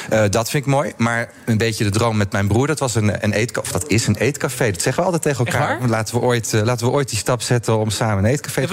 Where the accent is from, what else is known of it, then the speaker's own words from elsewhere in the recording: Hardinxveld-Giessendam, South Holland, Netherlands; Ja, dat is me thuis. Ik ben iemand die heel erg aardt waar ik vandaan kom.